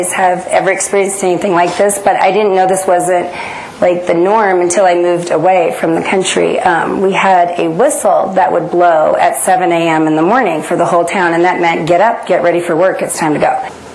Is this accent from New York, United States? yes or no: no; Nebraska, United States; I was raised in Nebraska in a very small farm community, about 1,000 people.